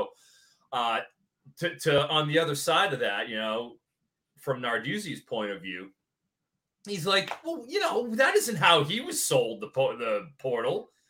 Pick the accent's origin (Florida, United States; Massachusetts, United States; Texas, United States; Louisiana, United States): Massachusetts, United States; Boston; moved away; The worst in the 18 years since I emigrated from the East. I grew up in Boston.